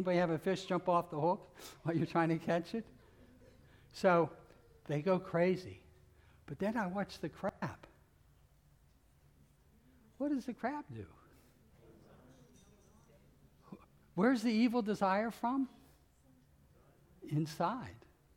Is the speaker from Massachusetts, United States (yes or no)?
no; Pittsburgh, Pennsylvania, United States; I grew up in Pittsburgh, and the first time I ever saw anybody crabbing, I was amazed. You don't go crabbing up in Pittsburgh.